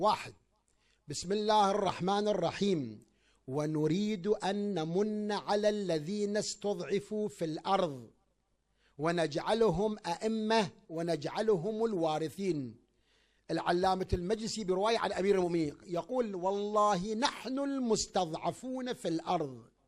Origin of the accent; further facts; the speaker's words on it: Kuwait; زين الآن عندنا بالكويت المرأة تخرج بسيارتها إلى الصباح ما حيتعرض لها